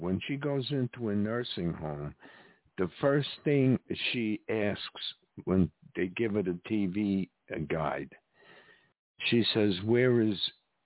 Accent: New York, United States; I remember when weed was only downtown New York. I'm from New York, as you can tell by my southern accent.

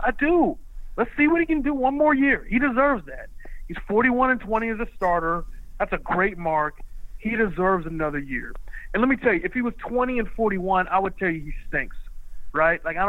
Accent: Detroit, Michigan, United States; I grew up in Detroit, okay, so I saw a lot of bad quarterbacks, right?

